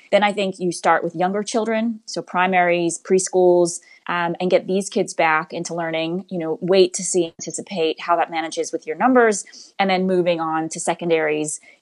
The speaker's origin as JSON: {"language": "English", "region": "Florida", "country": "United States", "said": "I've seen it in Florida, my home state as well."}